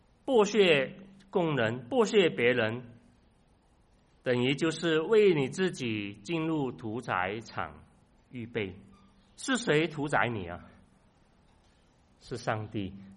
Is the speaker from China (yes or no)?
no; Malaysia; now in United States; 但是我来自马来西亚